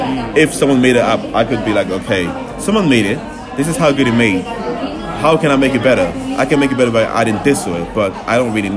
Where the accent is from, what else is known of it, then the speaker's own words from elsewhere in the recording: Cameroon; also born or lived in Neuilly-sur-Seine / Leicester / Canada; Then I moved back to Cameroon, where I did all primary school, went to Canada for a couple of years, came back to Cameroon and graduated. Then I came to London to study computer science